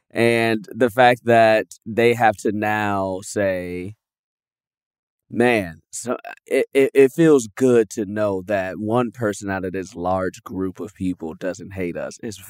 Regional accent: Chicago, Illinois, United States; I grew up in Chicago.

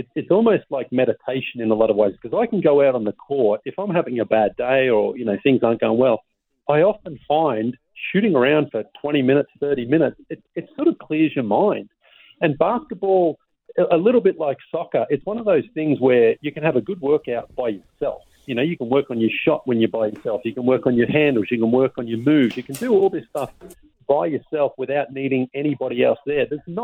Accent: Australia; I never imagined as well as a kid growing up in Australia that one day I would have been on NBA TV having a show

